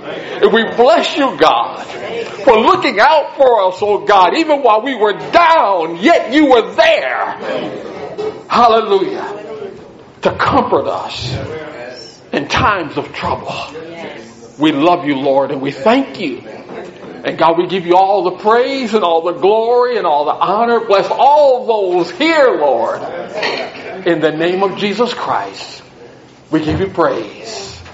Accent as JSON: {"language": "English", "town": "Elmira", "region": "New York", "country": "United States", "said": "Well, I'm originally from Elmira, New York, way upstate New York. The last of 9 children."}